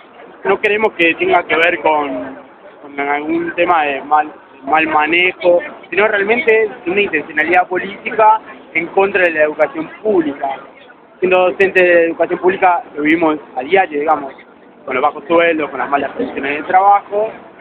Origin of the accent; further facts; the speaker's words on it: Buenos Aires, Argentina; soy de Villa Urquiza, soy docente